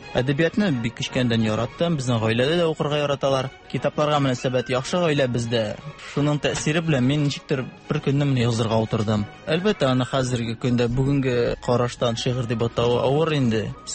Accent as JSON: {"language": "Tatar", "region": "Tatarstan", "country": "Russia", "said": "Күкмара районының бик матур җирдә, елга буенда урнашкан татар тулысы авылыннан."}